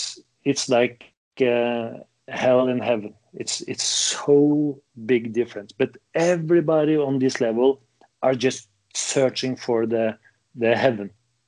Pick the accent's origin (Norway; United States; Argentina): Norway; English is a second language; moved away as an adult; also born or lived in Netherlands / Germany; but when I came from Norway